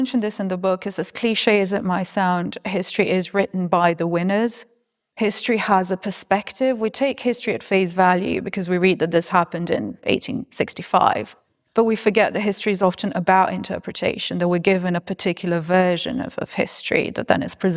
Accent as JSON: {"language": "English", "country": "Romania", "tie": "born or raised there", "moved": "yes", "lives_now": "United Kingdom", "said": "That includes me living as a Romani woman growing up in Romania, living in Britain for a while now, and moving through these spaces."}